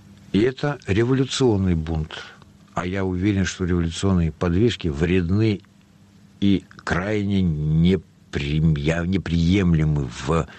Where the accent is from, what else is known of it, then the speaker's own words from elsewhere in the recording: Moscow, Russia; born there; Я родился в Москве, но почему Москва в Москве?